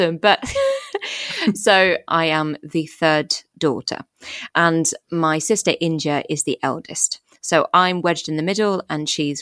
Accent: France; we grew up in France. I don't remember a huge amount before France because we moved there when I was four. And we had a house in the countryside.

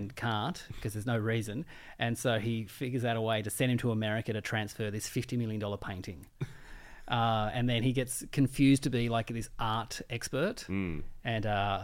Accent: Tasmania, Australia; So when I came over from Tassie, I went into Greville Street Records

